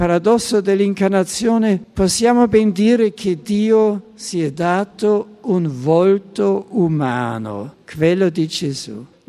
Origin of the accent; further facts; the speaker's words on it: Bavaria, Germany; Italian is a second language; now in Rome, Italy; recarmi per la prima volta dopo la mia elezione a Vescovo di Roma in Baviera, mia terra di origine.